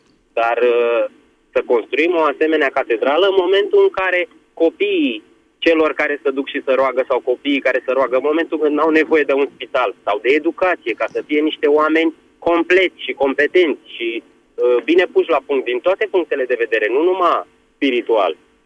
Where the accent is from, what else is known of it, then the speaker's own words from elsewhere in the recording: Bucharest, Romania; sunt din București